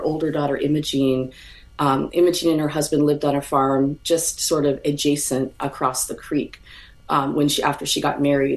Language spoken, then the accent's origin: English; Toronto, Ontario, Canada; moved away as an adult; also born or lived in Montreal / Edmonton; now in United States; Born in Montreal, raised also in Toronto, and then out in Edmonton, Alberta, where my family still is today. But I moved to the U.S. back in the 90s to go to graduate school at Rutgers University.